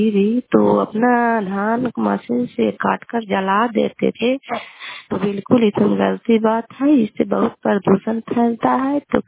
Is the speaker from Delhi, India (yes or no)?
no; Kalyanpur, Bihar, India; घर कल्याणपुर वाले बेलछी पंचायत प्रखंड चंडी जिला ललंदा का निवासी हूँ।